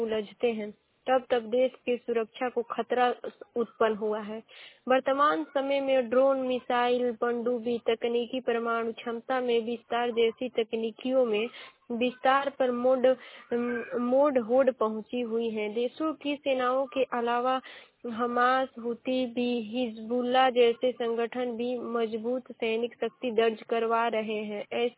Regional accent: Ballia, Uttar Pradesh, India; और मैं बलिया जिले की निवासी हूँ।

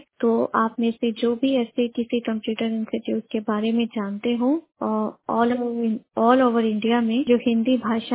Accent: Uttarakhand, India; मैं उत्तराखंड की रहने वाली हूँ। मेरी डिसेबिलिटी टोटली विजुअली इम्पेयर है।

